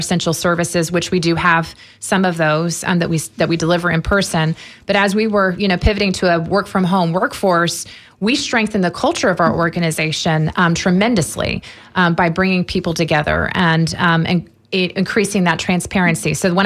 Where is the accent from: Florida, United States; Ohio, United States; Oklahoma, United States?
Florida, United States; Plant City; I did grow up in this area. I graduated from Plant City High School.